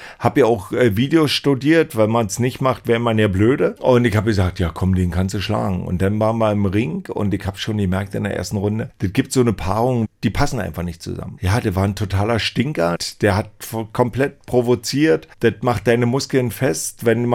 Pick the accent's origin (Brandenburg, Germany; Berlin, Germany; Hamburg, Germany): Brandenburg, Germany; Frankfurt; nach Frankfurt-Oder in meine Heimatstadt fliege